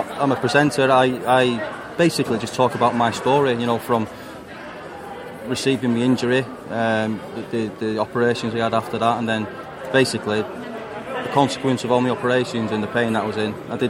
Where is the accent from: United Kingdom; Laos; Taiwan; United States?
United Kingdom; Oldham, North West England; I do very much still see myself as being a Warringtonian, even though I am from Oldham.